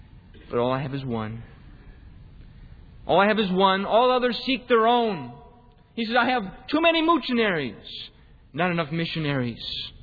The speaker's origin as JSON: {"language": "English", "town": "Detroit", "region": "Michigan", "country": "United States", "said": "Now, I come from Detroit, and if you see a car more than 10 years old up there, you're doing pretty good."}